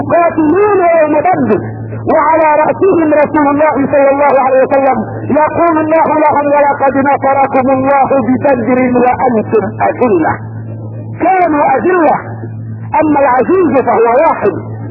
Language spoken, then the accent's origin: Arabic; Egypt; عندنا في مصر وحدها ما لا يقل عن الف قبر